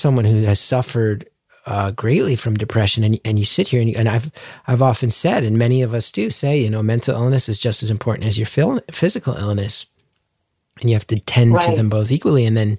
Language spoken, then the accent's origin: English; United States; I mean, I do just want to also say that as an American, hearing that the state of American politics was ultimately one of the things that pushed him past a point of hope